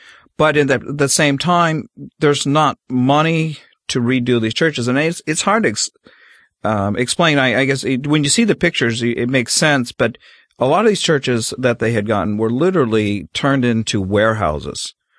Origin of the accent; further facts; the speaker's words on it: United States; as an American growing up, and you just, you know, it's a foreign situation because we've never really gone through that type of stuff.